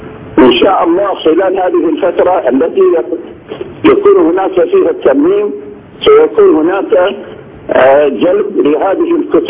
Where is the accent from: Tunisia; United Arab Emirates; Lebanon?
United Arab Emirates; Sharjah; هذا جزء من رد الجميل من مصر علينا نحن وخاصة أبناء الشارقة